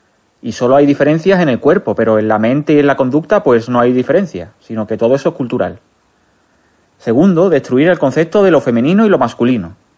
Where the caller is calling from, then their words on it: Málaga, Andalusia, Spain; de Málaga.